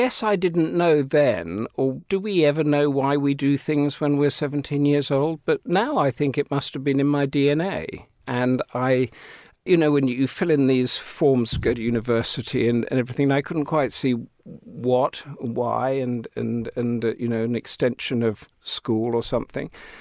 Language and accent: English; Bury St Edmunds, East of England, United Kingdom; also born or lived in Saxmundham; I grew up around Bury St Edmunds and then Saxmundham, sort of inland and then on the coast.